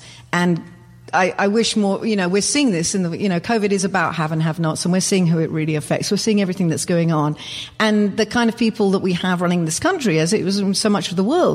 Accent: London, United Kingdom; growing up in London as I did, and my family coming from Wales and everything, and then being brought up in a very classical household.

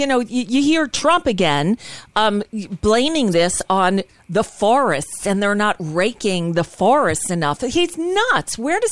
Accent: United States; As an American, it's embarrassing.

